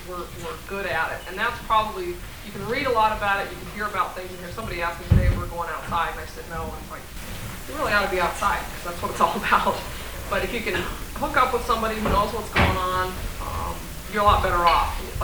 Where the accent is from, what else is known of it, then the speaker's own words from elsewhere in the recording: Florida, United States; I grew up in Florida, so I didn't get into winter stuff until quite late in life.